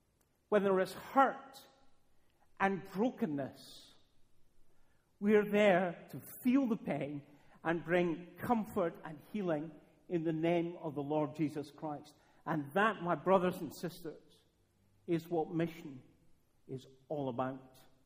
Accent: Dunfermline, Scotland, United Kingdom; I grew up not very far from here. I grew up in Dunfermline.

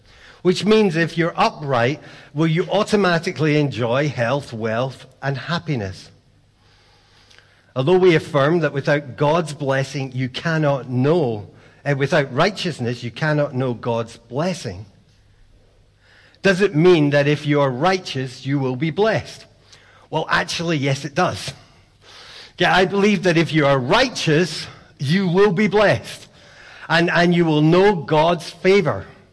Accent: Scotland, United Kingdom; sometimes being Scottish, a lot of advantages, but sometimes it has a series of disadvantages.

